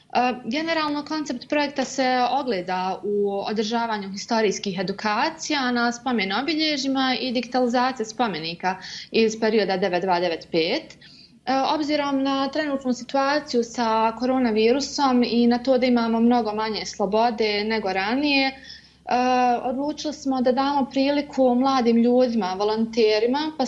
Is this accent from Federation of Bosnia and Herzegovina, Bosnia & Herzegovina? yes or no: yes; Sarajevo, Federation of Bosnia and Herzegovina, Bosnia & Herzegovina; Rođena sam i odrasla u Sarajevu, te tu sam napravila svoje prve korake.